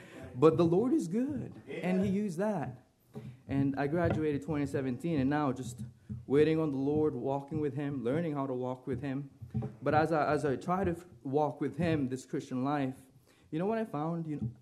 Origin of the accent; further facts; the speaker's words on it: Philippines; moved away as an adult; now in United States; I was born and raised in Philippines. My family moved here in the year of 2012. I was 18 years old then. So if you calculate that, I'm 28 now.